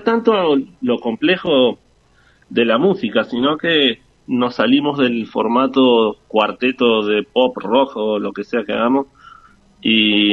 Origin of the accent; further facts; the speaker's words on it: Comodoro Rivadavia, Chubut, Argentina; me gustaba mucho cuando era chico, incluso en Comodoro no sabía